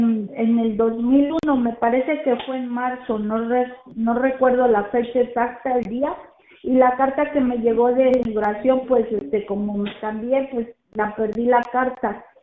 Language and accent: Spanish; Mexico City, Mexico; Yo soy de la Ciudad de México, nunca me he casado. Tengo un hijo ya tiene 13 años, va a cumplir 14 en diciembre. Y pues soy soltera